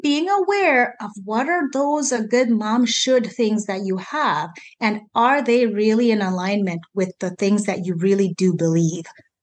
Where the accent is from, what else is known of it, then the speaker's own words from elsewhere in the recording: Zambia; English is a second language; And I speak another language, you know, as you heard in the introduction, I'm from Zambia.